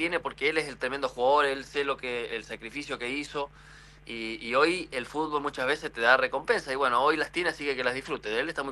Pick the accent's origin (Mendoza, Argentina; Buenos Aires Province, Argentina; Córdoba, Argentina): Mendoza, Argentina; porque yo soy mendocino, conozco mucha gente, yo sé lo que me costó llegar